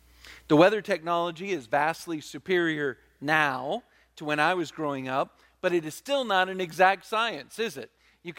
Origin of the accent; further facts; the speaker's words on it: Virginia Beach, Virginia, United States; Growing up in Virginia Beach, I know what it means to experience a hurricane.